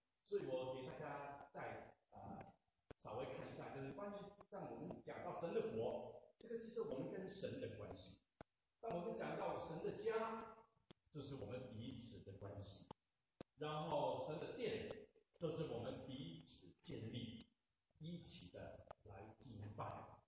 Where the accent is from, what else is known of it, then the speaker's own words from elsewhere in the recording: China; 我们中国人都知道家是什么的一个地方，